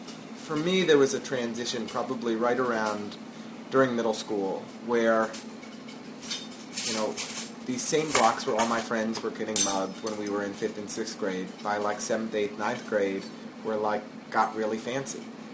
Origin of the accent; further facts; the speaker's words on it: Brooklyn, New York, United States; So I grew up in the downtown Brooklyn.